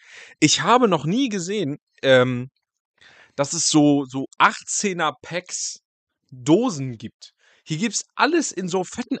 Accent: Northern Germany, Germany; aber wir sind ja auch Norddeutsche und wir sind ja auch so Flachland gewohnt, ne?

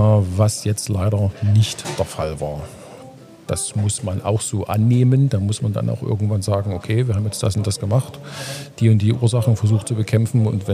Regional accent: Leipzig, Saxony, Germany; also born or lived in Glauchau; bin hier seit 2023, also gehe jetzt ins vierte Jahr. Ursprünglich komme ich aus Leipzig, habe lange Zeit in Glauchau gewohnt und gearbeitet. Arbeite nicht mehr, wohne immer noch. Kleines Häuschen in der Nähe von Glauchau.

